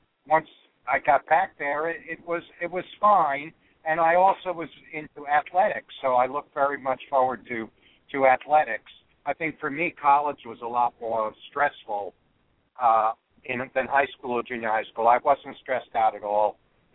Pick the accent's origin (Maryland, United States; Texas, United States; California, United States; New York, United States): New York, United States; I certainly never wanted the summers to end when I grew up in New York.